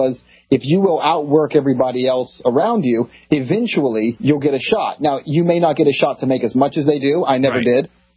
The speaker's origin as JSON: {"language": "English", "region": "Texas", "country": "United States", "said": "No, I'm actually from West Texas."}